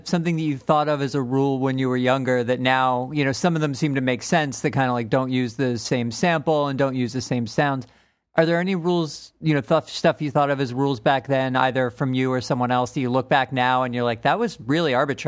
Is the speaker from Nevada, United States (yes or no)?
no; Seattle, Washington, United States; So growing up in Seattle, I know there was a little bit of a split in the scene between what was going on in the city and what was going on in the burbs.